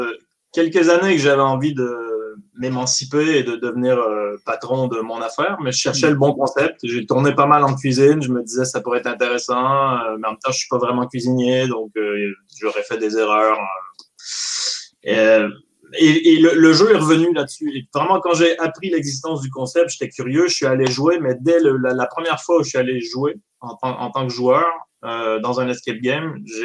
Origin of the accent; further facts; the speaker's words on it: Quebec, Canada; je me sentais un peu mal en tant que Québécois de mettre un nom anglais. Je l'ai fait valider par mes plus proches amis au Québec avant.